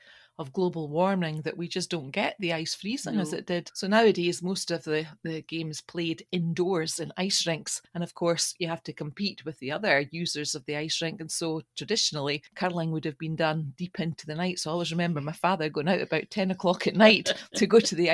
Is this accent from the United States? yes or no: no; Larbert, Scotland, United Kingdom; Yeah, I mean, I grew up in Larbert, and up in the what became Belsdyke Hospital was always Larbert Pond.